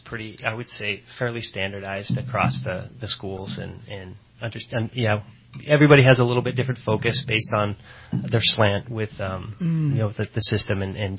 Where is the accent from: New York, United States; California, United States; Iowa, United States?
California, United States; Redding; moved away as an adult; I was born and raised here in Redding, so.